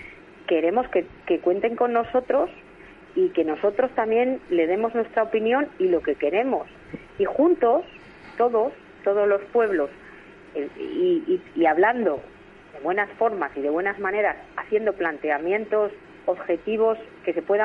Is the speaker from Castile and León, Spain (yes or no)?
yes; Ferreras, Castile and León, Spain; Mira, yo, Ferreras, y te digo Ferreras porque es mi pueblo